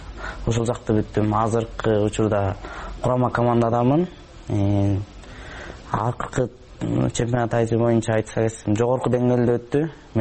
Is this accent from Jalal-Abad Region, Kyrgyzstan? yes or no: yes; Terek-Suu, Jalal-Abad Region, Kyrgyzstan; Өзүм мен Жалал Абад областына караштуу Токтоло районунун Терексу деген айылында туулуп өскөм. Ал жакта 7-нчи класска чейин окугам.